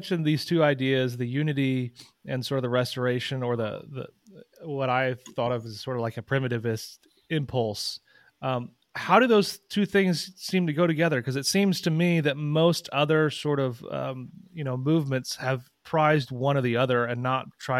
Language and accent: English; Midwest, United States; I grew up in the Midwest.